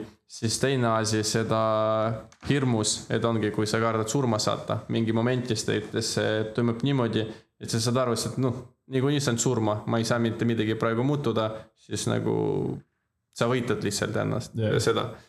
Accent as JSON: {"language": "Estonian", "country": "Ukraine", "second_language": "Estonian", "said": "seda pärast, et oleme niimoodi ukrainlased, see on selline rahvus"}